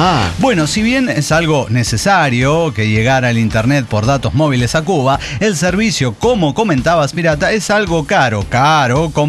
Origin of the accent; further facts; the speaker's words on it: Matamoros, Tamaulipas, Mexico; Yo soy de Matamoros, Tamaulipas.